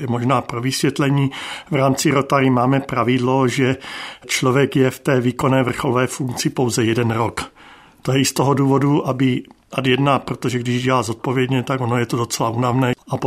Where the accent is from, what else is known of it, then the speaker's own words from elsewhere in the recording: Olomouc Region, Czechia; nejsem z Ostravska, jsem z Hané